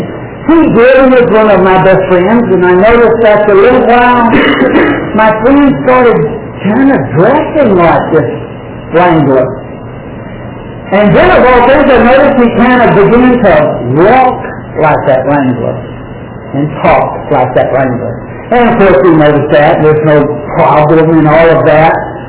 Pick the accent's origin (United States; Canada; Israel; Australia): United States; Texas; I'm from Texas, if you don't mind a few of those.